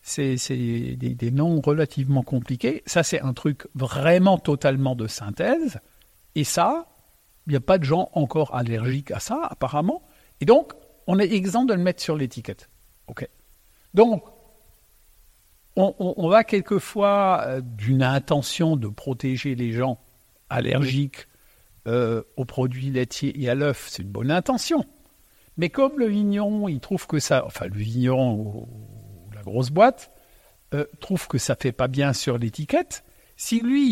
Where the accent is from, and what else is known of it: Grand Est, France; first language Alsatian; French is a second language